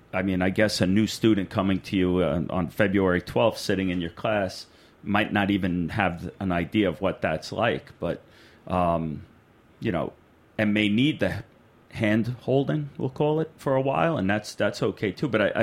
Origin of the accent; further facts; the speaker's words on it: New York, United States; I grew up in New York, hunting New York, never crossed over.